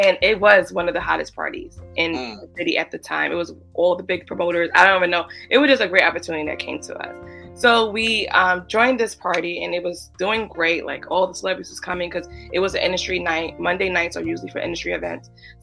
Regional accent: New York, United States; And we're just like, you know, we're from New York.

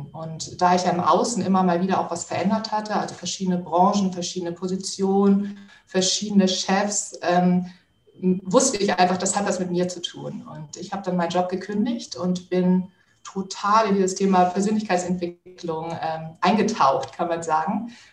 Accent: Hamburg, Germany; ich komme aus Hamburg

